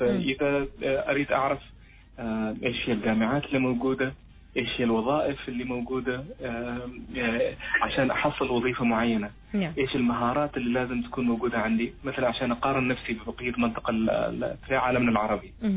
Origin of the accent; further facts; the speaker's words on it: Oman; هذه الحمد لله عندنا في عمان النسبة يعني بدأت ترتفع في السنوات الأخيرة